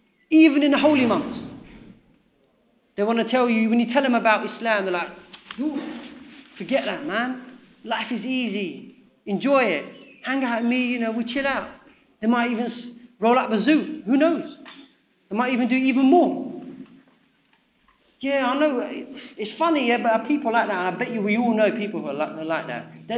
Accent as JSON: {"language": "English", "town": "Camden", "region": "London", "country": "United Kingdom", "said": "I'm from Camden."}